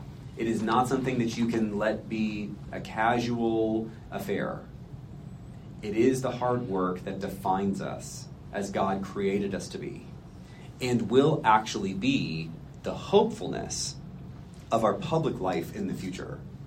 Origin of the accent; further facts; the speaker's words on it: Florida, United States; I grew up in Florida, and I had lots of Jewish friends in Florida, shocker